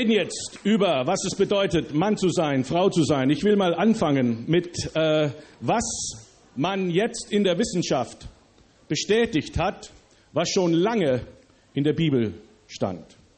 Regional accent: Germany; also born or lived in United States / Austria / Canada; Und ich bin seit 2,5 Jahren wieder zurück in meinem Deutschland. Ich bin eigentlich in Amerika geboren worden. Und als ich ein Jahr alt war, sind meine Eltern und Geschwister und ich nach Deutschland umgezogen. Wir sind hier also hier und in Österreich aufgewachsen.

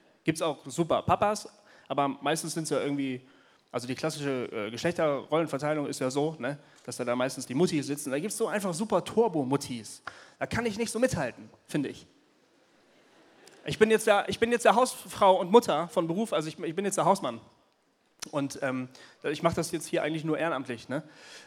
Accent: Marburg, Hesse, Germany; Ich komme aus Marburg. Ich bin 40 Jahre alt.

